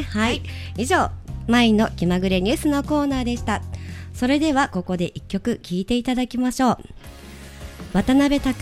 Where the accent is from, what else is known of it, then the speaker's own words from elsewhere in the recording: Hokkaido, Japan; あのせっかく北海道から来てますんでね、